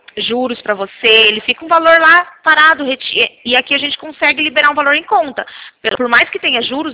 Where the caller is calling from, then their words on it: Americana, São Paulo, Brazil; Eu fico aqui perto de Campinas.